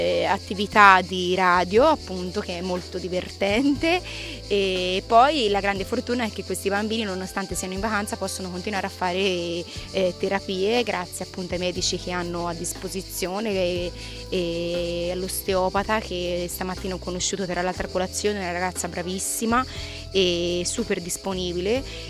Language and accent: Italian; Prato, Tuscany, Italy; nonostante vengo da Prato e le 5 ore di macchina